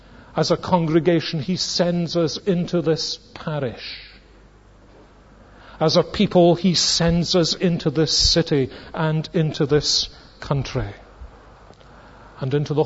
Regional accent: Scotland, United Kingdom; We are decent Scottish people. The magnitude of our passion is ordinarily measured by its hiddenness.

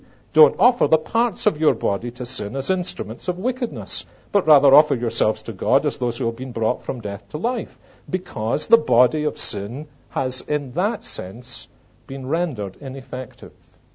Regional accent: Scotland, United Kingdom; my every instinct said, of course not. I'm Scottish.

